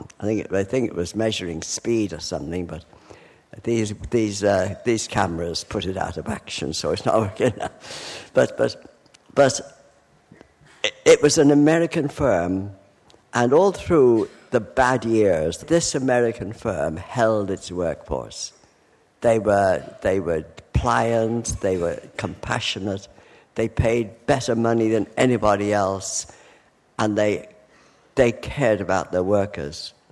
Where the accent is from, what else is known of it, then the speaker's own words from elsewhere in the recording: Liverpool, North West England, United Kingdom; born there; I'm very old now, and I was born in Liverpool, down by the docks.